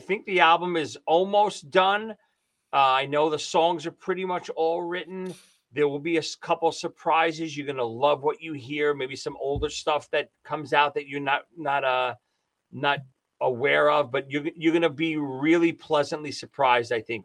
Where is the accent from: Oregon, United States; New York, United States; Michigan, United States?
New York, United States; New York City; now in New Jersey, United States; I live in New Jersey. I am from Brooklyn, New York.